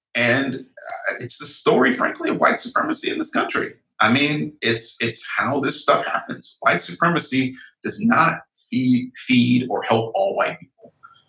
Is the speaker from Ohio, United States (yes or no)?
yes; Ohio, United States; they should close the Lordstown auto plant, which is right near where I grew up in Northern Ohio